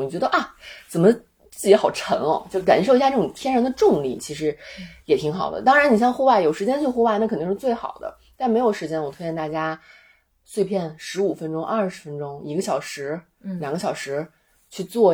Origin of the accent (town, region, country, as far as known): China